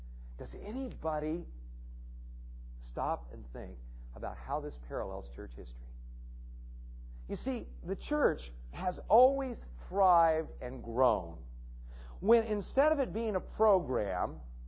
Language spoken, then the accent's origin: English; California, United States; One thing I have never seen in all the years I grew up in Southern California was this